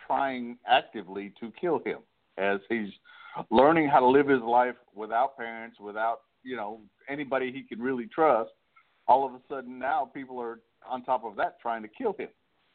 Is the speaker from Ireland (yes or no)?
no; Syracuse, New York, United States; now in Vicksburg, United States; I grew up in New York State, up in Syracuse, in upstate. And then I moved down to Vicksburg, Mississippi